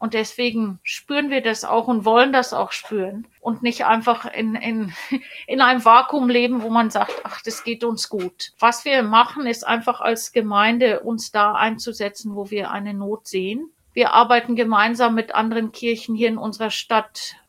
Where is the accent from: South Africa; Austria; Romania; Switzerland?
South Africa; denn ich bin dann als sehr junge Frau zurückgegangen nach Südafrika und wusste, hier bin ich zu Hause